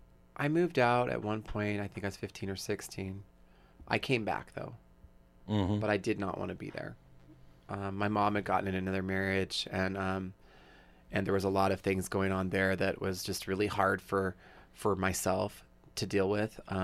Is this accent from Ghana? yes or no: no; Coeur d'Alene, Idaho, United States; Well, I come from Coeur d'Alene, Idaho. I am the youngest of two children.